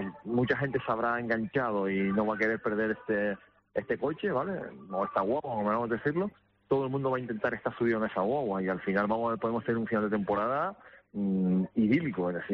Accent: Canary Islands, Spain; soy isleño, soy gran canario y canario.

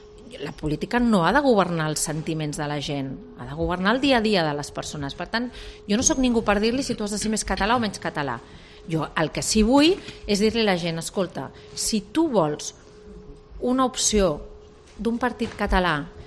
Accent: Catalonia, Spain; Escolta, jo sóc catalana. soc catalana, soc espanyola també, però soc primer soc catalana, tota la vida he estat catalana.

